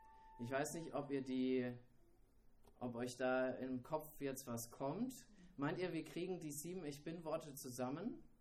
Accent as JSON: {"language": "German", "town": "Erlangen", "region": "Bavaria", "country": "Germany", "said": "Sophie, meine Frau, ist auch dabei. Wir kommen aus Erlangen, also bei Nürnberg liegt das, und gehen in die Christengemeinde in Herzogenaurach."}